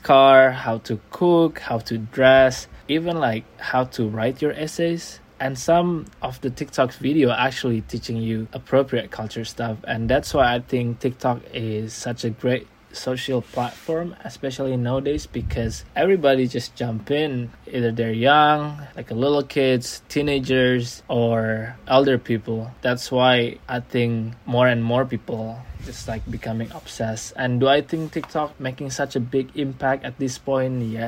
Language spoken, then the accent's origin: English; Indonesia; I'm from Indonesia.